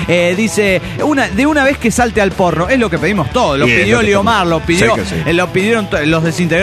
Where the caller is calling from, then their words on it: La Paz, Bolivia; de La Paz, Bolivia.